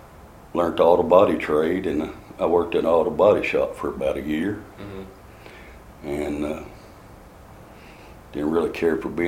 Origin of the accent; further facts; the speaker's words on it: Missouri, United States; I had some family in Western Kentucky, and I grew up in a just kind of cotton country, so to speak, in Missouri, a little flat land down there. And I grew up with family ties in Kentucky